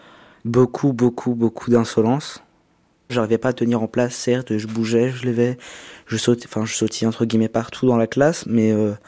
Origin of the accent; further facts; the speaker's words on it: Saint-Denis, Île-de-France, France; Enfin, je suis né à côté de Saint-Denis. J'ai grandi à Saint-Denis, j'étudie à Saint-Denis, j'ai 14 ans. J'étudie au collège Elsa Triolet en classe de 3e.